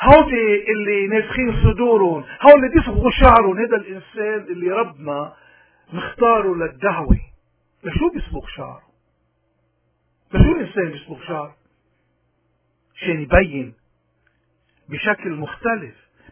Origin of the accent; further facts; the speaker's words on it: Lebanon; بهالسياق هيدا نحن اليوم كنا بلبنان كلبنانيين أو ببلاد الاغتراب، ما عم نشوف، ما عم نمر بشيء غريب أبدا.